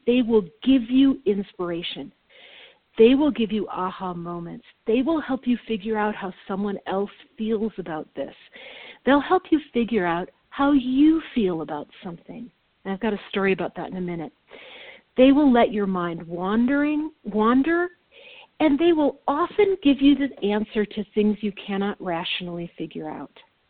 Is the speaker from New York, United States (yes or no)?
no; Minnesota, United States; And I come from Minnesota, and this is strong.